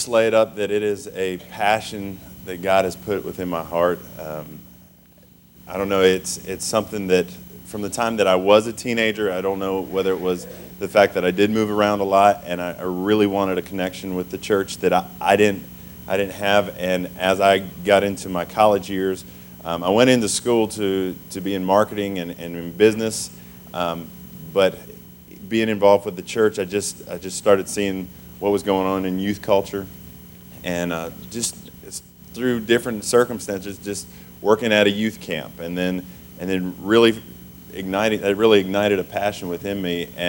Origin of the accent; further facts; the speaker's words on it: South Dakota, United States; born there; also born or lived in Pennsylvania / Virginia; I was born in South Dakota, and I've lived in Pennsylvania and Northern Virginia and pretty much all over the place.